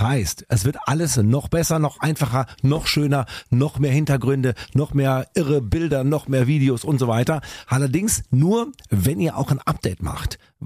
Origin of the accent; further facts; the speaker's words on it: Baden-Württemberg, Germany; uns Schwaben kann nicht mal